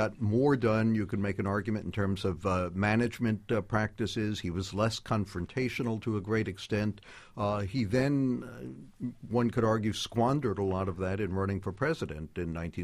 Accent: Brownsville, New York, United States; I grew up in Brownsville.

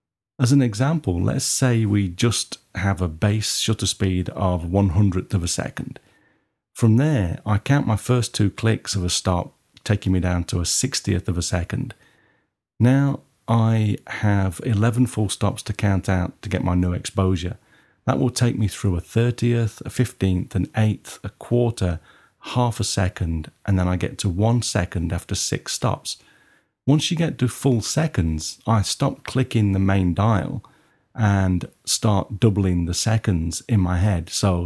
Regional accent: Nottingham, East Midlands, United Kingdom; accent: Nottingham; that's B-U-L-B for those of you that are having problems with my Nottingham accent

